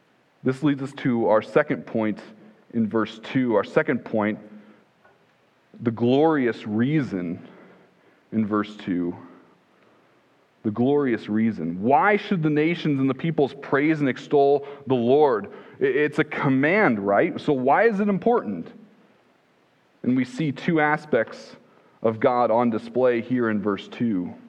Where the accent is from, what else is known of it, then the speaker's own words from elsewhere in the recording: Iowa, United States; One of the largest churches in the area I grew up in Iowa